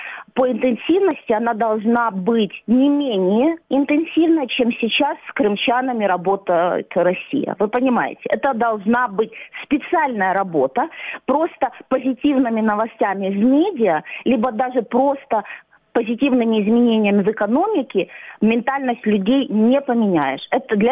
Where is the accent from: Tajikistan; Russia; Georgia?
Georgia; Sukhumi, Abkhazia; И когда я сама из Сухуми, и я знаю настроение там людей